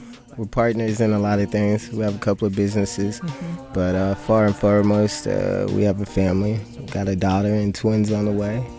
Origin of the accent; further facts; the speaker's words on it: Texas, United States; I am from Texas. We have Texas roots.